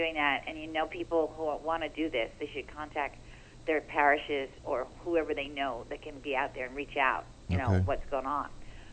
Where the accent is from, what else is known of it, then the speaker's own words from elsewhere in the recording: New Jersey, United States; So born and raised in Hunterdon. My husband's born and raised in Somerset.